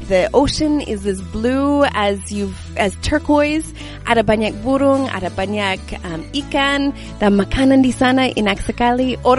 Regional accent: Canada; Indonesian is a second language; Saya orang Canada, dan di Canada kita ada banyak salju.

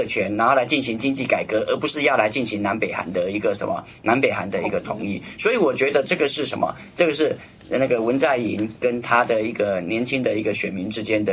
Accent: Taiwan; 套句我们台湾话来讲

